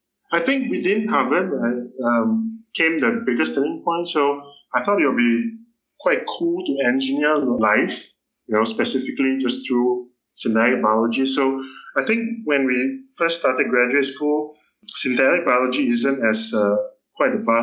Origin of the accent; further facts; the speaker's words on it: Singapore; born there; I was born in Singapore, did my college at Duke, and then a PhD at Harvard, and I'm currently a PI at the Genome Institute of Singapore in ASTAR